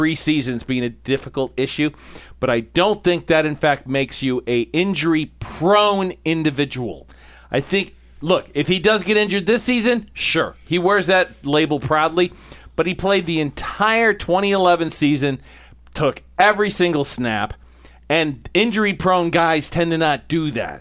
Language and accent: English; United States; I'm an American. I have freedom of speech.